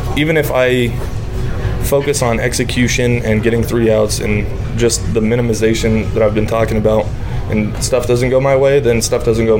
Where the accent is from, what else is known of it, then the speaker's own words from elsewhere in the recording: San Jose, California, United States; Like I said, I'm from San Jose, Campbell area, so yeah. I grew up an A's fan.